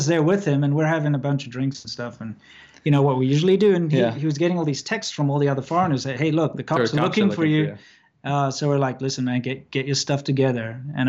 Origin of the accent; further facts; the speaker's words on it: South Africa; also born or lived in China; as a South African, to get a visa to work in the States.